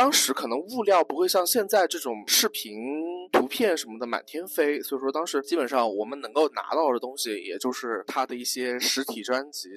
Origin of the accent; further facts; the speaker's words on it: Hunan, China; 因为我是湖南人嘛，本来就看湖南台的节目很早